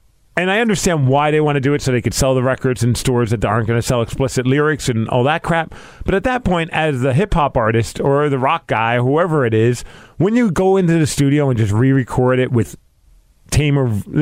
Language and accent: English; Brooklyn, New York, United States; just a whole different way than when I grew up in Brooklyn and the way that people would dress.